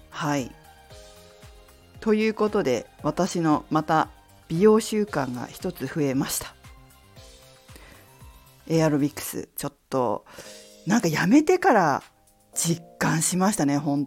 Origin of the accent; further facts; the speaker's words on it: Fukushima, Japan; 私の実家は福島県福島市でリンゴと桃の果物農家をしています。